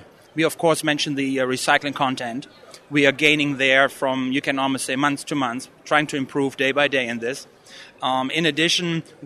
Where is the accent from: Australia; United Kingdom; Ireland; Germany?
Germany; now in Florence, United States; I moved over here from Germany in 1995, overtook one of the old Robbins factories over there. And it was quite a challenge for me from Germany